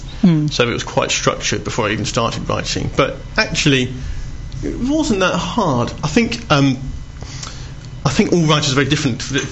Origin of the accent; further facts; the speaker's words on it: Bristol, South West England, United Kingdom; now in Essex, United Kingdom; I'm from Bristol.